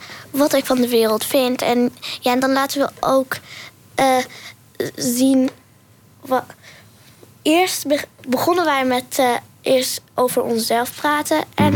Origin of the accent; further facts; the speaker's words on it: Syria; Ik kom uit Daa.